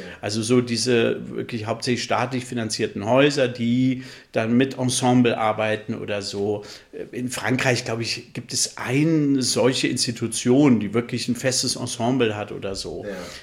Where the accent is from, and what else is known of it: Northern Germany, Germany; born or raised there